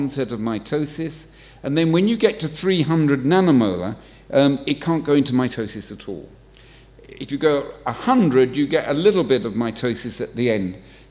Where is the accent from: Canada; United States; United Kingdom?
United Kingdom; and being British and simple, I like simple things, and it's a very simple model.